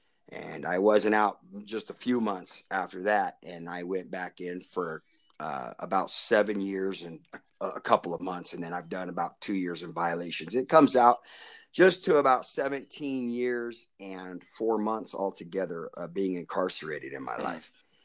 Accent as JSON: {"language": "English", "town": "Stockton", "region": "California", "country": "United States", "tie": "born or raised there", "said": "I was raised in the Apostolic Movement in a United Pentecostal church there in Stockton, California, Bishop Haney's church."}